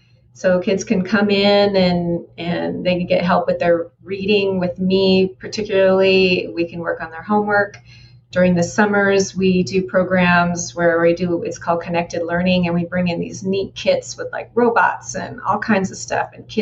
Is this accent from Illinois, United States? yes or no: no; Tucson, Arizona, United States; So I'm from Tucson, Arizona, nice and sunny all the time, which is kind of funny seeing as I like to write about Vikings.